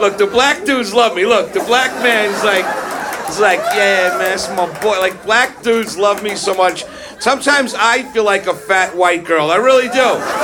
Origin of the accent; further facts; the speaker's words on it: New York, United States; You got to remember, I'm from New York, you understand? We have other people there.